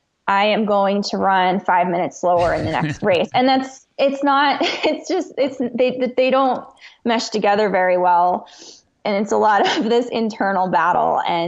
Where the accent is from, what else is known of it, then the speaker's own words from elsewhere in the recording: New Jersey, United States; moved away as an adult; now in Colorado, United States; So I'm originally from New Jersey, and in 2017, my husband got a job offer out here in Colorado. So we moved.